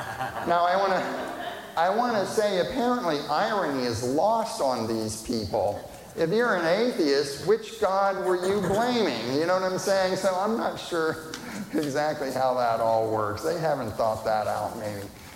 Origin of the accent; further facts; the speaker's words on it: Virginia, United States; Now, you guys know, I live in South Carolina now, but I grew up in Virginia, so I have to say this.